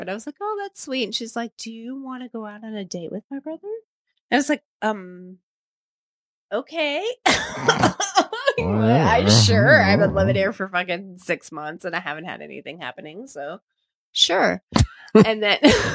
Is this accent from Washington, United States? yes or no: no; New Jersey, United States; born there; I was born in New Jersey, so I don't know.